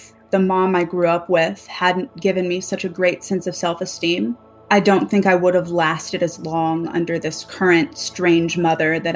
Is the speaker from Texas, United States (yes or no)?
no; Tulsa, Oklahoma, United States; I grew up in Tulsa, Oklahoma.